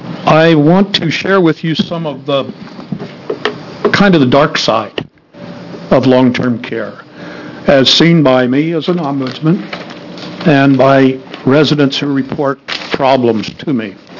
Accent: Oregon, United States; I am from Benton County.

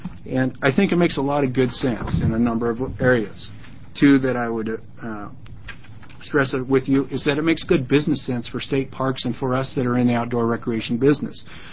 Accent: Springfield, Oregon, United States; to in my hometown of Springfield

